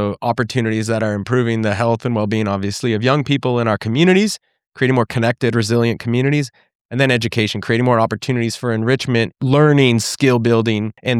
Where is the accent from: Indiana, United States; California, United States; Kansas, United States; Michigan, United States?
California, United States; San Diego; And I played club soccer growing up in San Diego and have become who I am as a leader, as a man, as a friend, and as a son